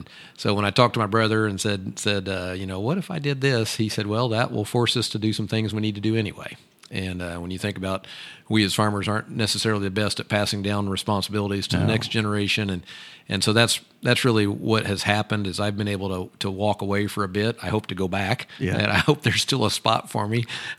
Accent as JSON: {"language": "English", "country": "United States", "said": "I'm a farmer from Boone County, and I farm with my dad and my brother and now my nephews"}